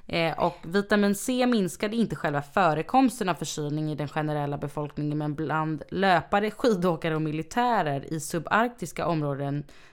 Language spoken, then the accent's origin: Swedish; Tenerife, Canary Islands, Spain; Nej, men gud, alltså på Teneriffa där vi är ifrån.